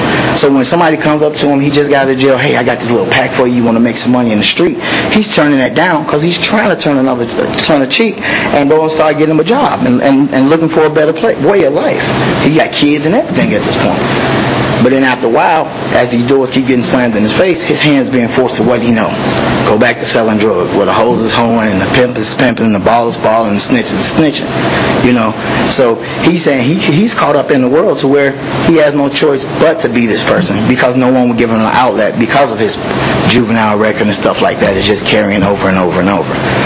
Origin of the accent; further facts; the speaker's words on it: Chicago, Illinois, United States; now in Champaign, United States; I'm from Champaign. I've been here, living in the area for about 17 years now, originally from Chicago, Illinois.